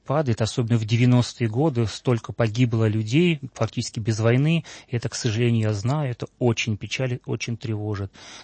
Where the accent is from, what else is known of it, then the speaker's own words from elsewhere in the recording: Russia; Я вырос в России и хорошо знаю ее историю.